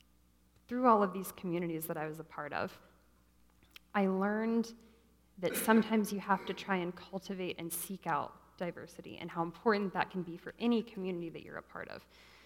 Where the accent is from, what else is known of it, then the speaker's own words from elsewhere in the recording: Midwest, United States; I'm from the Midwest. People here are very friendly.